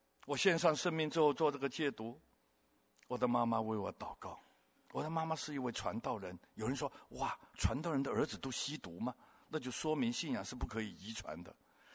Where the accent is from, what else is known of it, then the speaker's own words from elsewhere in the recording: Hong Kong; moved away as an adult; now in Taiwan; 我从小在香港长大，也在香港混黑社会，也在香港吸毒